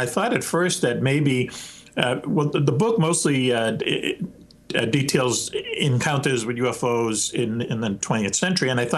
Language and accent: English; Boston, Massachusetts, United States; I grew up in Boston, and I went to high school and then college for journalism.